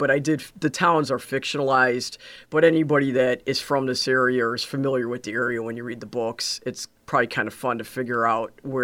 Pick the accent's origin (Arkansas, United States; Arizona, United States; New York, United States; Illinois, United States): Illinois, United States; Crystal Lake; Again, having grown up here, so I was raised in Crystal Lake and attended St. Thomas Grade School and then Marion Central for high school. I really love the Fox River Valley area